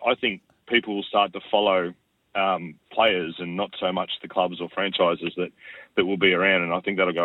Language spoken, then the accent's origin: English; Victoria, Australia; There's no way we could follow the Swans after growing up in Victoria.